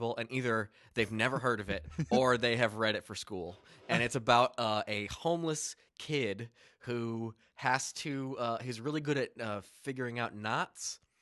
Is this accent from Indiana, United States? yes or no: yes; Fort Wayne, Indiana, United States; In Indiana, in Fort Wayne, Indiana. Okay, out by the airport.